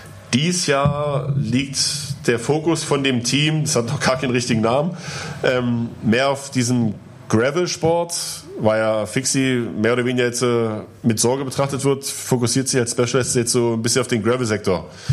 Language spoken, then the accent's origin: German; eastern Germany, Germany; Ja, ich komme aus dem Osten.